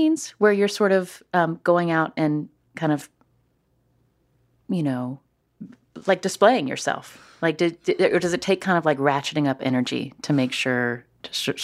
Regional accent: Charleston, West Virginia, United States; Oh, I grew up in Charleston, West Virginia.

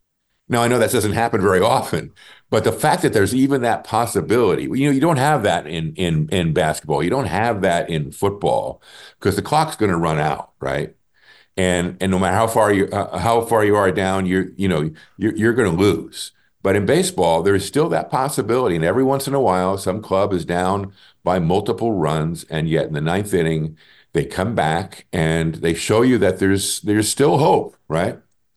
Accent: New Jersey, United States; also born or lived in Connecticut / Indiana; even though I grew up both in New Jersey, Connecticut, and in Indiana.

